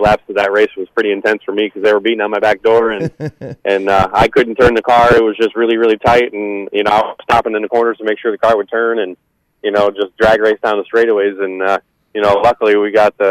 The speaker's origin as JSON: {"language": "English", "town": "Toledo", "region": "Ohio", "country": "United States", "tie": "born or raised there", "said": "I thought it took us long to win at Toledo, my hometown."}